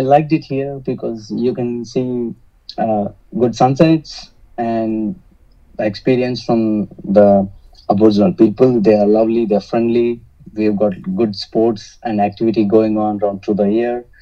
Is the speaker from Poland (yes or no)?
no; Telangana, India; moved away as an adult; now in Australia; I was born and brought up in Telangana, a southern state in India, and migrated to Australia in 2014 to study as an international student.